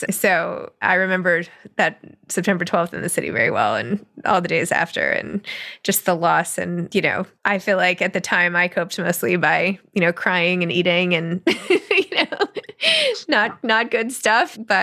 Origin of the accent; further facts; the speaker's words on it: New York City, New York, United States; you know, personally for the city, for the country, you know, as a New Yorker, as everything.